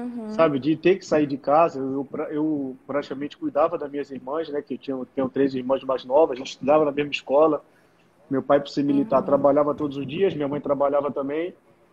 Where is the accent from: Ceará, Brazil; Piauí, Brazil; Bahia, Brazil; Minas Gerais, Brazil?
Bahia, Brazil; Salvador; also born or lived in Rio de Janeiro; Eu só nasci no Rio, né? Eu me considero mais baiano do que carioca, porque eu fui